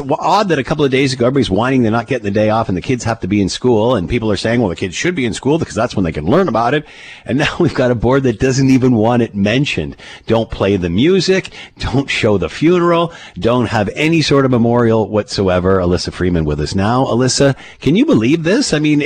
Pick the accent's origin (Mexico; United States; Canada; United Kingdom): Canada; Markham, Ontario; I grew up in Markham. Mind you, when I grew up in Markham, there was farmland between us and Toronto, and it was, you know, we were kind of the hicks. We lived out in the sticks.